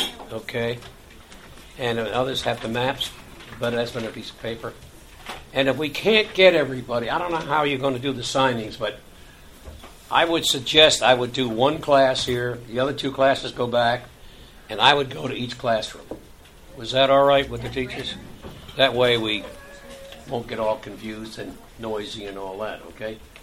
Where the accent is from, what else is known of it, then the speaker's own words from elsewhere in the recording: Clarksville, Tennessee, United States; We come from Clarksville, Tennessee, which is about 47 miles northwest of Nashville, Tennessee, home, the capital, and home of the Grand Ole Opry.